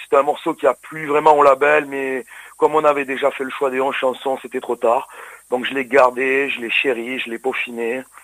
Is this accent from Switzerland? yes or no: no; Perpignan, Occitanie, France; En fait, je suis originaire donc des PO de Perpignan.